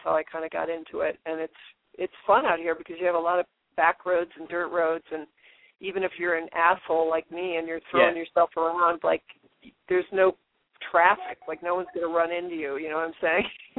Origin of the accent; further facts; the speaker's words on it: Chicago, Illinois, United States; Yeah, I grew up in Rogers Park, which is like in Chicago. It was like a working class neighborhood, but it was a lot of Catholic families